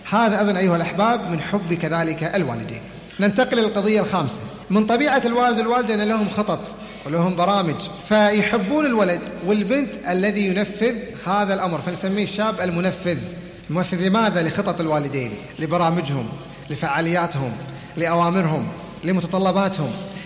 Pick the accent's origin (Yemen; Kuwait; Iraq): Kuwait; اعتاد الكسل مثل ما صار عندنا في الكويت